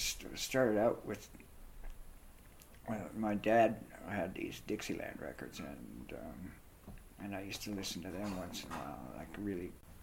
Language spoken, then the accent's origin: English; Midwest, United States; I grew up in the Midwest, and there wasn't a lot going on musically.